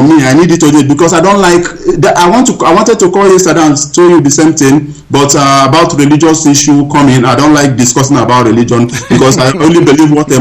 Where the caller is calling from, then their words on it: Stuttgart, Baden-Württemberg, Germany; I'm calling also from Germany, Stuttgart.